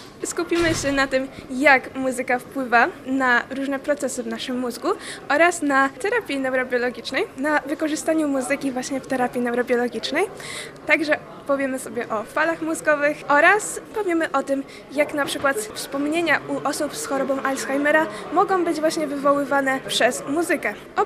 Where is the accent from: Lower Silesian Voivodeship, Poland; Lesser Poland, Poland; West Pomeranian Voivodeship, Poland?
West Pomeranian Voivodeship, Poland; Szczecinek; ze Szczecinka. Interesuję się neurobiologią